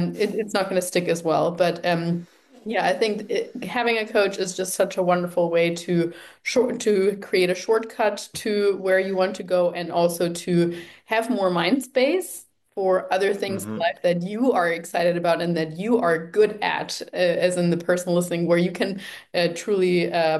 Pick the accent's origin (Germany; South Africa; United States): Germany; English is a second language; moved away as an adult; And sometimes I think I'm German. I was born in Germany, lived there until I was about 19.